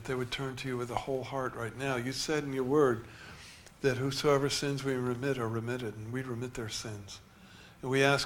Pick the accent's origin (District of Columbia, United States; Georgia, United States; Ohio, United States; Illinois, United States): District of Columbia, United States; Washington; born there; This year, on July 20th, 72 years ago, I was born in Washington, D.C. in the Columbian Women's Hospital.